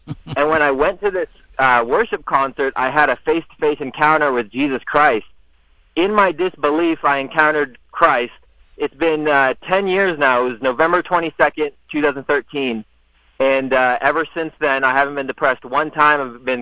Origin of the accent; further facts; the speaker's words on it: Tampa, Florida, United States; Yeah, so I grew up in Tampa, Florida, and I grew up kind of going to church on and off with my family